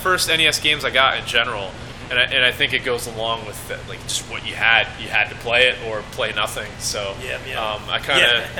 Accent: Toms River, New Jersey, United States; I grew up in Tom's River.

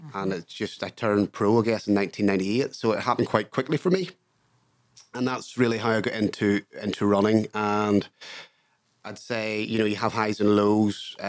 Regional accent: Larne, Northern Ireland, United Kingdom; also born or lived in South Africa / London; Well, I grew up in Larne, County Antrim, so I've always, I am a home bird. I've lived in South Africa and I've lived in London.

